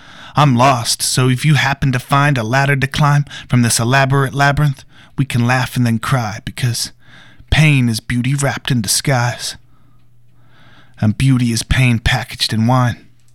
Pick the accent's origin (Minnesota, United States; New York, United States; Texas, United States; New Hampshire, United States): Minnesota, United States; Minneapolis; born there; Yeah, I was born in Minneapolis, but I didn't stay there long.